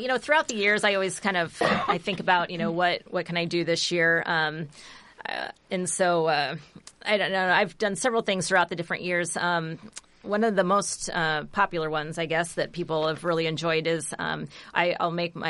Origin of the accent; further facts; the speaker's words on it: Ames, Iowa, United States; now in Story City, United States; I grew up in Ames, and I have not grown up with Kringla. But I moved to Story City, and, you know, that's a Norwegian town.